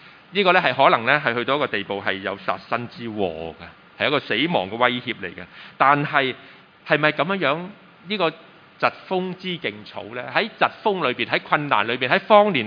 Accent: Pingzhou, Guangdong, China; 其實咧我喺平洲長大係咪？咁誒出世然之後長大，

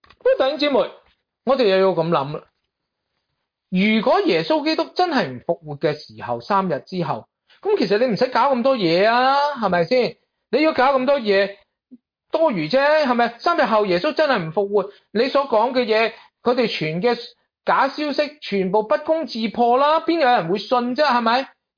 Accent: Guangdong, China; 用我哋广东人有一句说话，叫顾得头嚟脚反筋啊！

